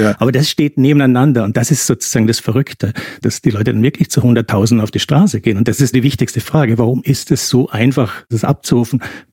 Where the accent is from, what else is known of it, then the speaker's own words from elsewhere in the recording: Austria; now in Berlin, Germany; Ich bin ja eigentlich Österreicher, lebe in Berlin.